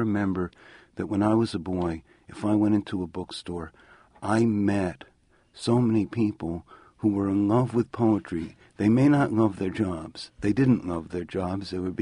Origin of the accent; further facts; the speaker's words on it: Queens, New York, United States; I grew up in Bayside, Queens. Neither of our families were literary